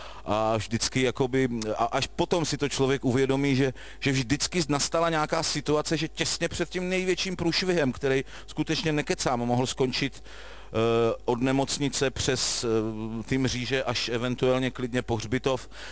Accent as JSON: {"language": "Czech", "town": "Olomouc", "region": "Olomouc Region", "country": "Czechia", "tie": "born there", "said": "narodil jsem se v minulém století, v Olomouci, jak jste jistě slyšeli, a podotýkám sice do nevěřící, ale do nádherné, šťastné rodiny"}